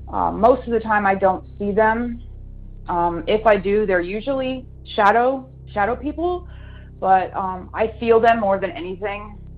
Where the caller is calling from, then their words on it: North Carolina, United States; I'm calling from North Carolina.